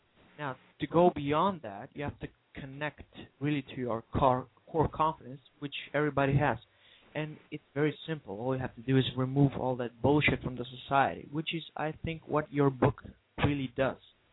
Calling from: North Macedonia; Yeah, I'm calling from Macedonia.

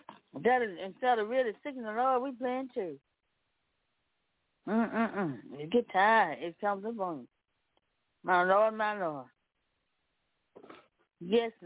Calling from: Memphis, Tennessee, United States; talking about, I'm talking from Memphis, Tennessee

